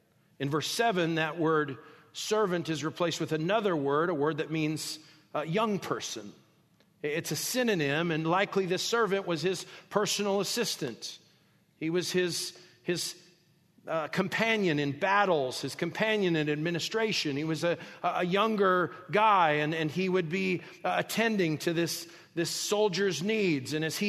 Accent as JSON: {"language": "English", "town": "Albuquerque", "region": "New Mexico", "country": "United States", "tie": "born or raised there", "also_born_or_lived": "Rapid City", "said": "I'm from Albuquerque, I would say. If you ask me where I'm from, what's my hometown? And you would shrink back in fear and trepidation. But that's not where I was born. I was born in Rapid City, South Dakota."}